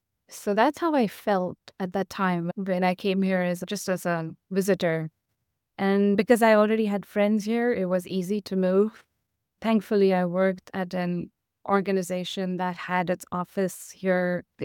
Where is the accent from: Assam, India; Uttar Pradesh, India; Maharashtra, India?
Maharashtra, India; Mumbai; I grew up in Mumbai, and Mumbai is another city that sticks out of the ocean and has water around and has mountains on one side and water on the other.